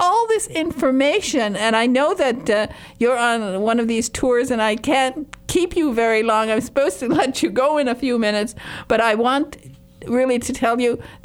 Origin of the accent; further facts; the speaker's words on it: United States; Now, being an American, I had no idea what Calvados was